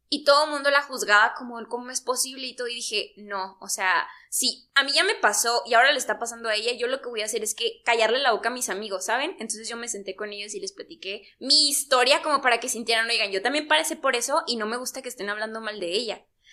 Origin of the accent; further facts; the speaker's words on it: Parral, Chihuahua, Mexico; moved away; Sí me gustaría mencionar que mi mejor época de la vida fue cuando yo me fui de Parral.